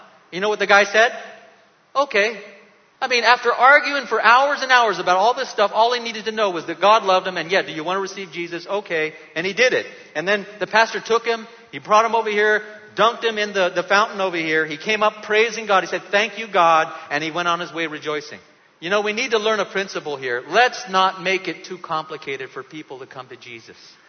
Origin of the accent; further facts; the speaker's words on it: San Diego, California, United States; I'm originally from San Diego, and there's a beautiful park there. It's called Balboa Park.